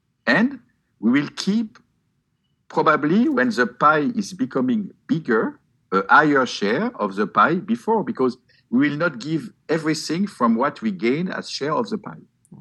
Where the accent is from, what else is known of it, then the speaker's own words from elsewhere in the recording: India; So we flew from Tokyo and we go back home to India.